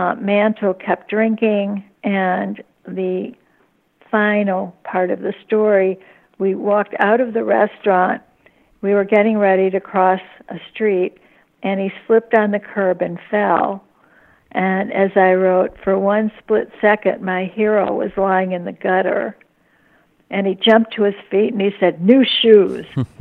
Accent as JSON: {"language": "English", "town": "Chicago", "region": "Illinois", "country": "United States", "tie": "born or raised there", "said": "I grew up in Chicago, but my dad was from New York."}